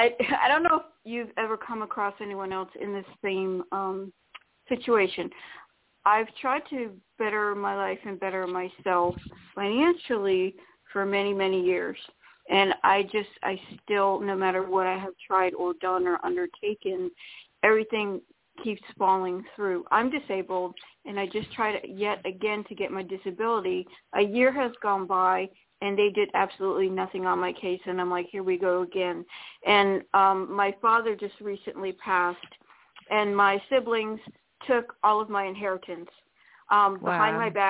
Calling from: Florida, United States; in Florida. I'm so grateful to get in at the very end of the show.

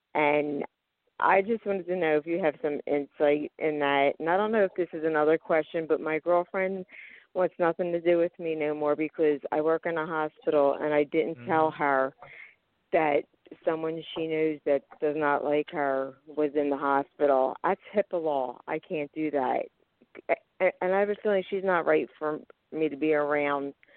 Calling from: Philadelphia, Pennsylvania, United States; I'm a frequent caller. … from Philadelphia.

